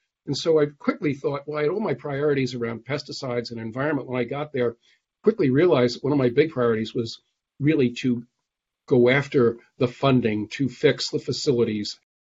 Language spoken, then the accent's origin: English; New Jersey, United States; the experimental state and all of that was my home state of New Jersey.